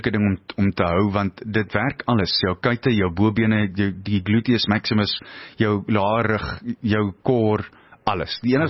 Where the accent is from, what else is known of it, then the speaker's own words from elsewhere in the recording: Springs, Gauteng, South Africa; ek kom al van Springs af